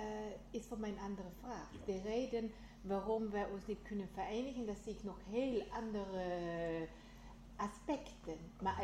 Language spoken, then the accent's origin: Dutch; Switzerland; Dutch is a second language; niet in Nederland, maar in Zwitserland waar ik vandaan kom